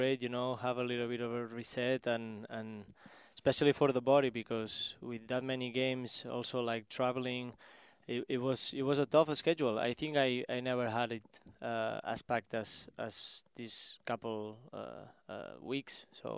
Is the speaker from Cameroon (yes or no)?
no; Catalonia, Spain; English is a second language; now in Orlando, United States; Yeah, so where I live is like an hour from Barcelona, but also an hour from the Pyrenees